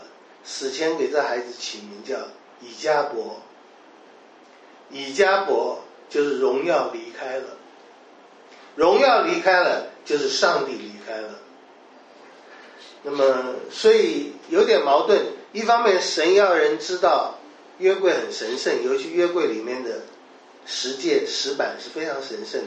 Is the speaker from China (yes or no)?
no; Taiwan; 那么还有一个我们台湾也看得到的